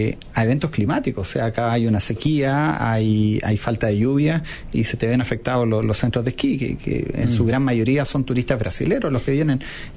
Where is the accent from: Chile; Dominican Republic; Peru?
Chile; si durante mucho tiempo nosotros como chilenos íbamos a Argentina a comprar